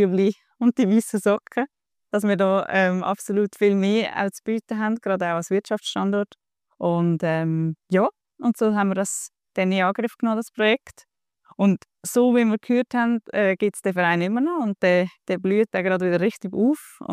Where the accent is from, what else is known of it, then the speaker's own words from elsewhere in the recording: Aargau, Switzerland; Ich komme ursprünglich auch aus dem Aargau, natürlich. Aus dem Wienertal.